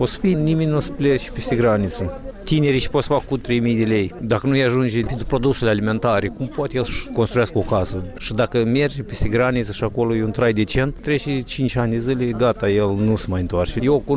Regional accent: Nișcani, Călărași District, Moldova; Eu sunt din Nișcani, din 2500 au rămas 1.000 de cetățeni, dintre care peste 60% sunt pensionari.

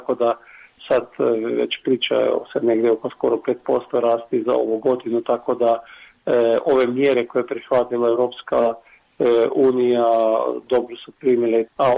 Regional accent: Krško, Lower Sava, Slovenia; recimo ja koji dolazim iz Krškog, 1. oktobra 1.10. organiziram baš jednu konferenciju na temu Pasna sela tu u moje opštini

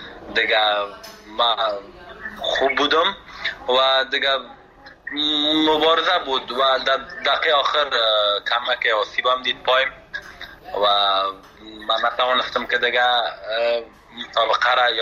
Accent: Afghanistan; من به خودم به یک جوان افغان که از افغانستان آمدم

